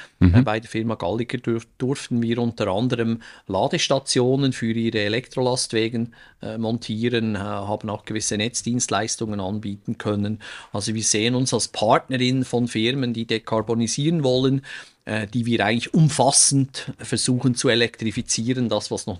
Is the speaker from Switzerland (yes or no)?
yes; Switzerland; ich bin ein Kind des Schweizer Ausbildungssystems, des dualen Bildungsweg.